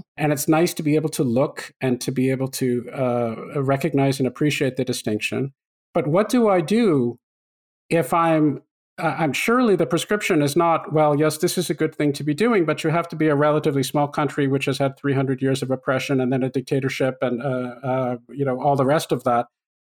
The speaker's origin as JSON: {"language": "English", "country": "Canada", "tie": "born or raised there", "said": "I grew up in Canada"}